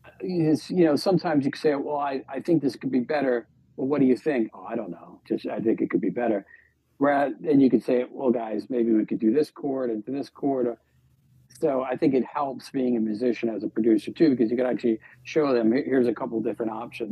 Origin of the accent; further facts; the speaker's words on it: Long Island, New York, United States; I grew up in Long Island in the 80s.